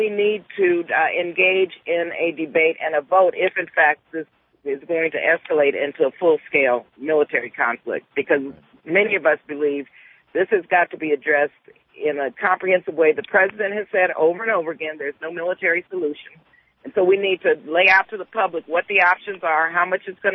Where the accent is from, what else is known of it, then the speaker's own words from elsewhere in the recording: Oakland, California, United States; I come from the Bay Area in Oakland.